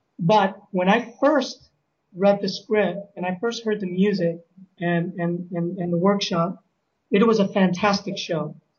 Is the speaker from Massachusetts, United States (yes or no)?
no; Chicago, Illinois, United States; I am. I was born in Chicago. I was born at Illinois Masonic. And I lived on the north side of Chicago my whole life.